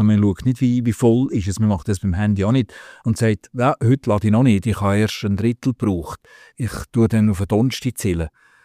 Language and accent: German; Switzerland